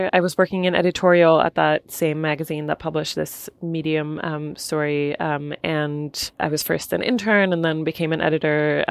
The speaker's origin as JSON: {"language": "English", "country": "Sweden", "tie": "born or raised there", "moved": "as an adult", "lives_now": "Finland", "said": "I grew up in Sweden. My mom is Finnish, and so there was a lot of languages already there in my family."}